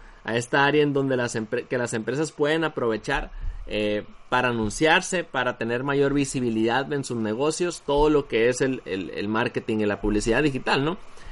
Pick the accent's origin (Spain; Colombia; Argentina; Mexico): Mexico; Culiacán, Sinaloa; luego regresé acá a Culiacán, a mi ciudad natal